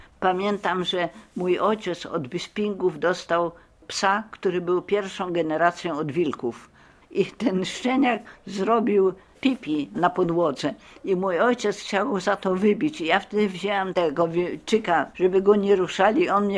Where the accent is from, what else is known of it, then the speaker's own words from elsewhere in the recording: Argentina; nie, jestem z Argentyny